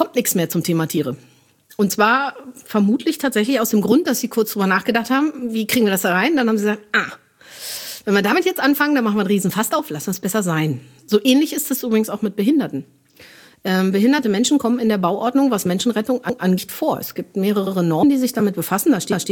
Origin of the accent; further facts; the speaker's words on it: Northern Germany, Germany; ich komme aus Norddeutschland.